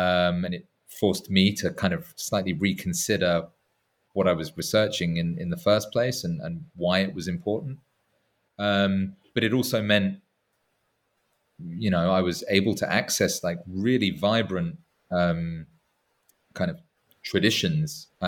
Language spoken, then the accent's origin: English; England, United Kingdom; to me as an Englishman